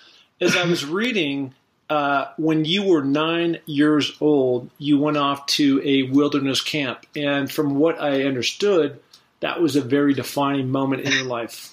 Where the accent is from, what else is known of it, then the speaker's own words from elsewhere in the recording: Seattle, Washington, United States; I grew up in the Northwest in Seattle and spent a lot of time in the mountains.